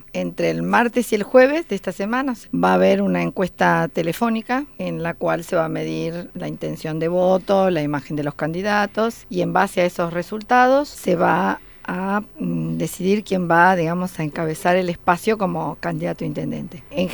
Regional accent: Argentina

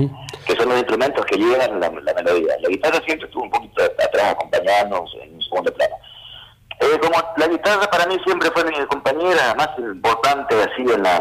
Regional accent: Corrientes, Argentina; como litoraleño, como correntino, por supuesto que me siento muy orgulloso de saber que la música de mi tierra ha sido presentada ante la UNESCO

